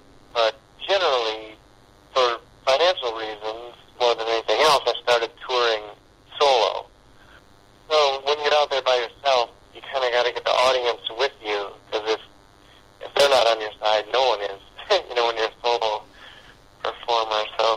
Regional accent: Detroit, Michigan, United States; And I'm from Detroit originally, so Joe Lewis kind of looms large in my memory.

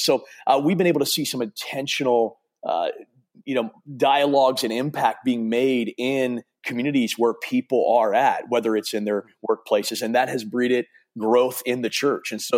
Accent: Maryland, United States; moved away as an adult; now in Ohio, United States; And I led in my hometown in Maryland and now here in Ohio.

